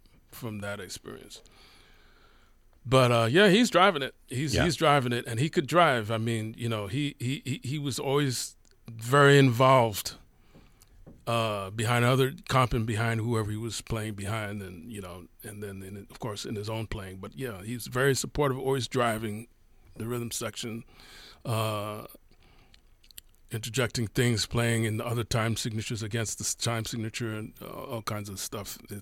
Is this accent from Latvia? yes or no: no; Queens, New York, United States; And it turns out that we're both from Queens.